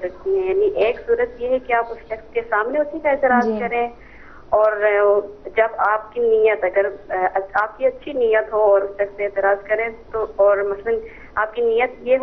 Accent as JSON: {"language": "Urdu", "town": "Gilgit", "region": "Gilgit-Baltistan", "country": "Pakistan", "said": "گلگت سے میرا تعلق"}